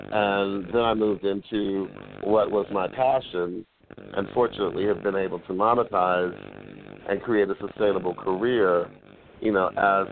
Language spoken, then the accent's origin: English; Los Angeles, California, United States; also born or lived in Atlanta; Well, I'm from Los Angeles, and I still maintain a home there. I spent about 6 months a year in L.A. and 6 months a year out of the year in Atlanta.